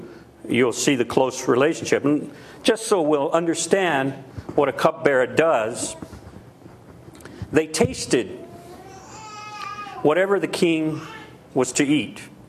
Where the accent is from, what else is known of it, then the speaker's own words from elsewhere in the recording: Louisiana, United States; first language French; I'm French-American. I've never been to France. I was born speaking French. I'm from Southwest Louisiana. So when I was young, I called myself a French American.